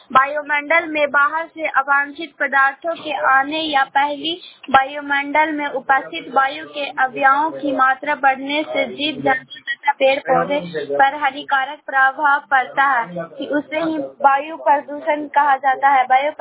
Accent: Kochra, Bihar, India; कोचरा के रहने वाली हूँ, नालंदा जिला से बोल रही हूँ।

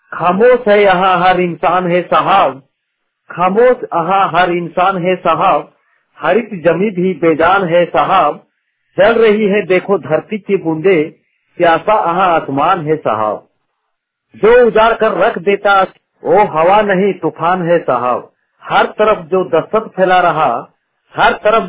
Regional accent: Bokaro, Jharkhand, India; वासुदेवपुरी बोकारो गुंजर जी के निवासी हूँ।

